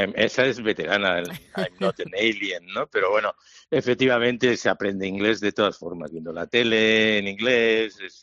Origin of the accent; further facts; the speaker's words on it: Bilbao, Basque Country, Spain; y en Step, en Bilbao, en mi pueblo, pues llevamos desde el año 92, que ya son 32 veranos haciendo los programas en el extranjero y el campamento en España.